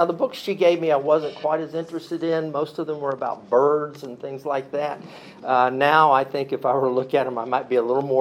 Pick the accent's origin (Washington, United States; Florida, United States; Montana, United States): Florida, United States; Jacksonville; Growing up in Jacksonville, Florida, most of my life, it was, without a doubt, a mission field.